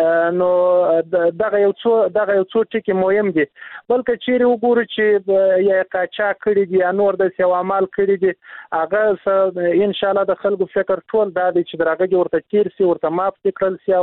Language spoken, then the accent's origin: Pashto; Uruzgan, Afghanistan; زه دروازګان ولایت څخه راغلی مجرګیت